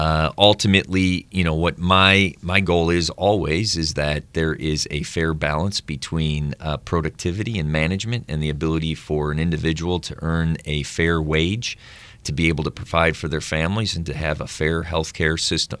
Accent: Hammond, Indiana, United States; I grew up at West Beach. Me and my friends, I grew up in Hammond.

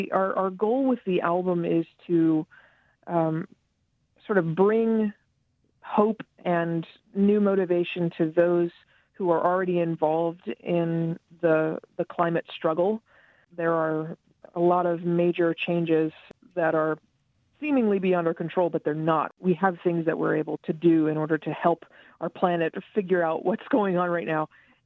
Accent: Charles Town, West Virginia, United States; I grew up in Charlestown, West Virginia, where the Mountain Stage New Song Festival used to take place.

